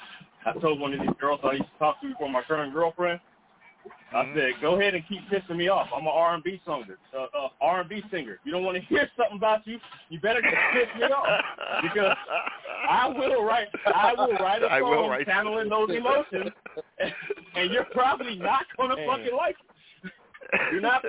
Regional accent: Wichita, Kansas, United States; Like, I'm from Wichita, Kansas, where everybody says, oh, let's support Wichita, Kansas, and support Wichita, Kansas businesses

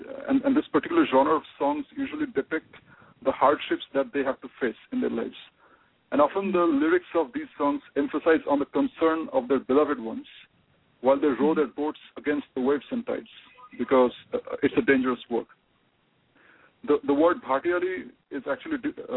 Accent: Kolkata, West Bengal, India; English is a second language; I'm from Kolkata.

